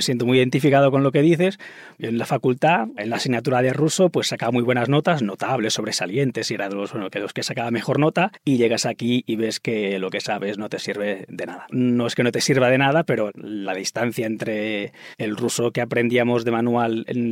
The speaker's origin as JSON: {"language": "Spanish", "town": "Manlleu", "region": "Catalonia", "country": "Spain", "tie": "born or raised there", "said": "Ahí en Manlleu, en mi pueblo, pues esas cosas no hay nieve."}